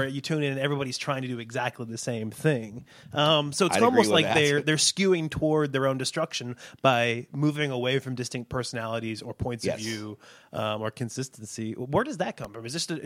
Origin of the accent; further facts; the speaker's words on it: Indianapolis, Indiana, United States; I grew up on Bob and Tom in Indianapolis.